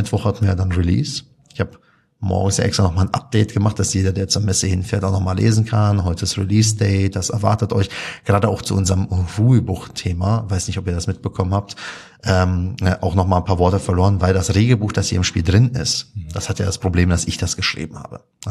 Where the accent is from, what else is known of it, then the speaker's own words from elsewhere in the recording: Würzburg, Bavaria, Germany; wo ich aufgewachsen bin in Würzburg, nennt man das Ding Leberkäsbrötchen.